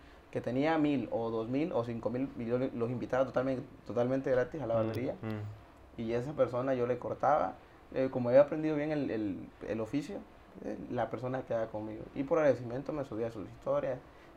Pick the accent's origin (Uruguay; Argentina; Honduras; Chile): Honduras; yo no tenía, vengo de Honduras, pues allá yo lo único que tenía redes sociales era